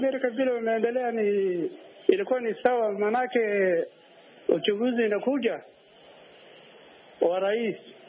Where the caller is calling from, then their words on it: Garissa, Garissa County, Kenya; Mimi nimetoka kutoka Garissa.